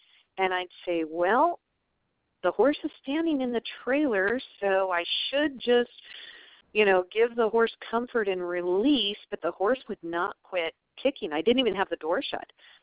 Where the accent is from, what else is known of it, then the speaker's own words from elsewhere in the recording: Arizona, United States; Having a clinic in my home state, that's always a treat.